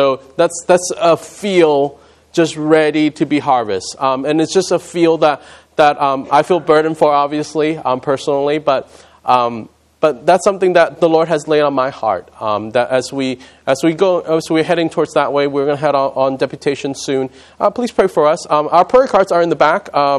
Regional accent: Hong Kong; I was born in Hong Kong. I grew up ancestor worship. I grew up a Buddhist. I grew up with many different religions under my belt

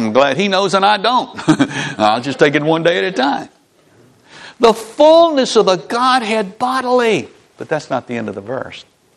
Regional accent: Memphis, Tennessee, United States; I grew up in Memphis. That's a big, scary, tough city.

